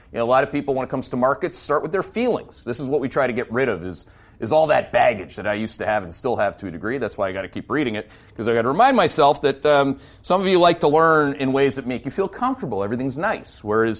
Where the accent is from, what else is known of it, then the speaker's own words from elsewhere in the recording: Canada; I'm not a Republican, a Democrat. I am a Canadian.